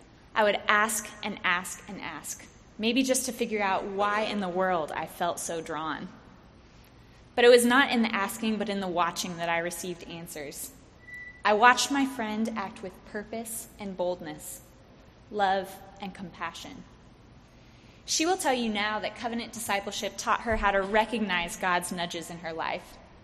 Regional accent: Midwest, United States; born there; now in Nashville, United States; I'm a Midwesterner by birth and moved to Nashville almost 3 years ago to this day.

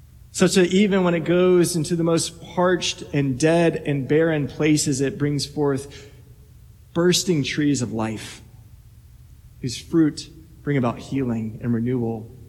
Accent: Little Rock, Arkansas, United States; this same river that oriented the first 18 years of my life growing up in Little Rock, Arkansas

